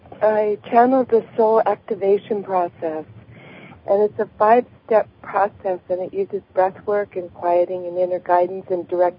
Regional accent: Montana, United States; I'm from Montana.

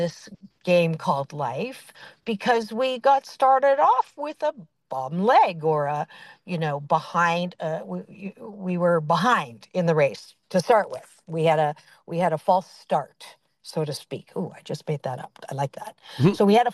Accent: Canada; born there; in the Chinese culture, even though I was born in Canada, but I was raised in Chinese culture

